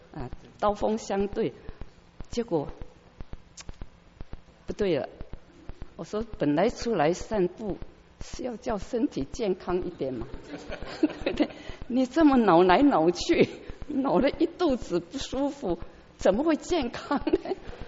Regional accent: southern China, China; 他是北方人，我是南方人

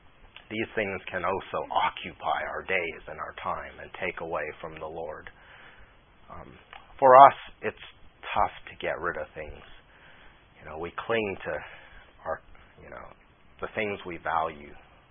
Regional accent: Seattle, Washington, United States; Growing up in Seattle, the slopes are, you know, right near the city.

